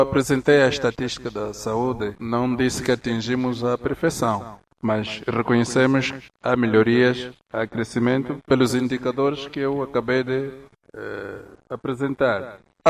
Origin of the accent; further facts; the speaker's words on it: Angola; E nós, como angolanos, temos que reconhecer que há um